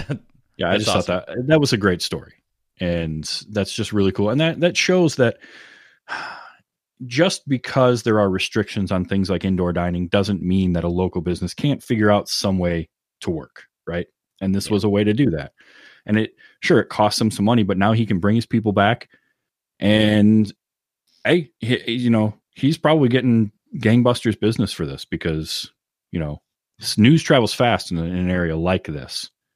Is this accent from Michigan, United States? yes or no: yes; Michigan, United States; So a Michigan bed and breakfast, my home state, and actually just a few miles away from me, has built 5 ice shanties